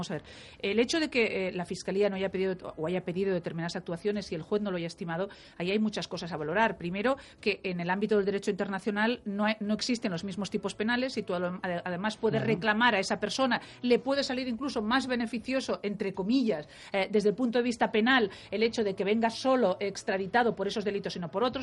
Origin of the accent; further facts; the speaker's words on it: Catalonia, Spain; como catalana, como española y además como habiendo sido protagonista del ámbito político